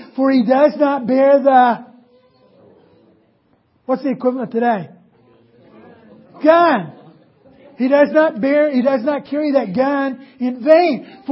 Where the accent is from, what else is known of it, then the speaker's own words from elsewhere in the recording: West Virginia, United States; Place, like, I grew up in West Virginia.